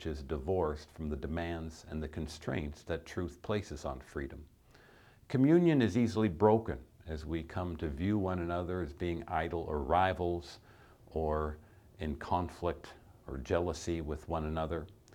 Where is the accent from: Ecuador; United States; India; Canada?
Canada; growing up in Canada